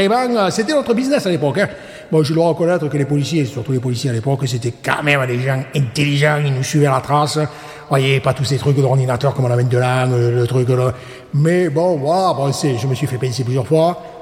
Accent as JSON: {"language": "French", "town": "Marseille", "region": "Provence-Alpes-Côte d'Azur", "country": "France", "tie": "born there", "said": "je suis né à la Belle de Mai, donc je n'ai peut-être pas le langage aussi châtié que vous, mesdames et messieurs, les députés. Alors, j'ai 81 ans"}